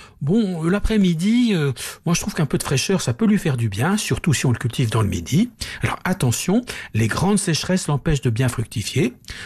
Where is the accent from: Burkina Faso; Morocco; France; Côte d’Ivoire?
France; Bourgogne-Franche-Comté; Alors, moi, comme je suis du Morvan, donc un peu bourguignon